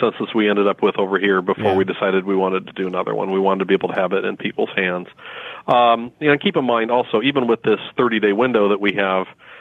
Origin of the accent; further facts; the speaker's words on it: Midwest, United States; accent: Midwest; my Midwest accent probably isn't going to cut it.